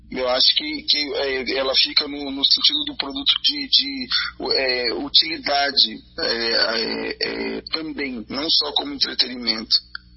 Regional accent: Rio de Janeiro, Brazil; also born or lived in Campo Grande; nasci no Rio de Janeiro, sou carioca. E aí, na minha adolescência eu estava morando em Campo Grande, Mato Grosso do Sul

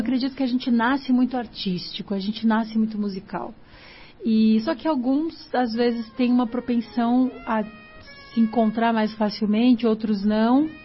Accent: Curitiba, Paraná, Brazil; born there; eu nasci em Santa Felicidade.

